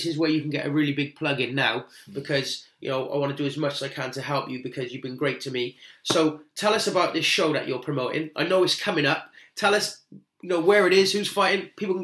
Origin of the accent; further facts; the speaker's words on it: Cardiff, Wales, United Kingdom; And if you live in Cardiff, my hometown, the Vale of Glamorgan or Liverpool, then we got boot camps for you.